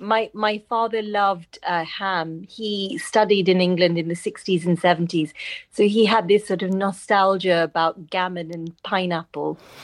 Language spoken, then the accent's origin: English; Nairobi, Kenya; So when I was growing up in Kenya, I was born in Kenya, in Nairobi.